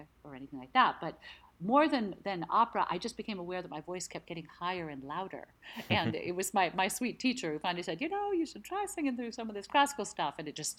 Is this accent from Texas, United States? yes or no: yes; Houston, Texas, United States; also born or lived in Mexico City; I grew up mostly in Houston, Texas. Also a little bit in Mexico City because my folks worked down there off and on.